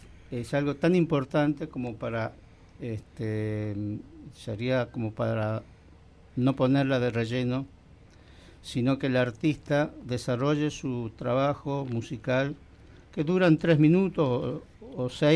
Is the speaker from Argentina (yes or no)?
yes; Humahuaca, Jujuy, Argentina; Y yo quise regalarle a mi pueblo, a Humahuaca, esta versión